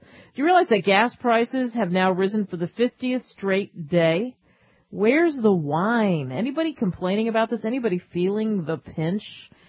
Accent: New Jersey, United States; You can tell I'm from Jersey because it's so tough for me to pump gas.

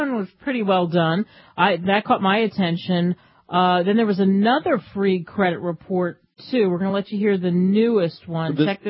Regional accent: Minneapolis, Minnesota, United States; Look, I'm from Minneapolis. We have these Juicy Lucy burgers.

